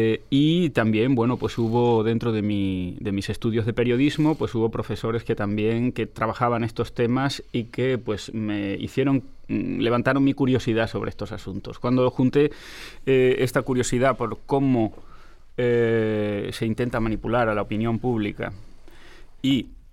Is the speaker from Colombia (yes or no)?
no; Andalusia, Spain; mi memoria familiar, mi memoria como español, mi memoria como andaluz